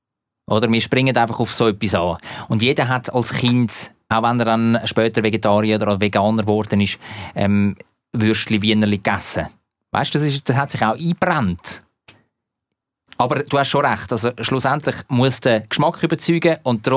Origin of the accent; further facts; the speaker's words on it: Zurich, Switzerland; als guter Zürcher, als waschechter Zürcher.